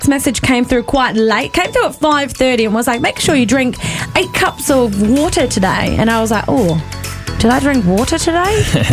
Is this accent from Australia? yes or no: yes; Adelaide, South Australia, Australia; because I'm from Adelaide and we've got magpies.